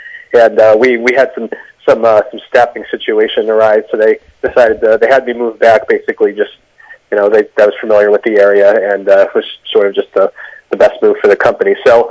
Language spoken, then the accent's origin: English; Reading, Pennsylvania, United States; Yeah, sort of. I grew up in Reading. kind of nearby, but not like super close.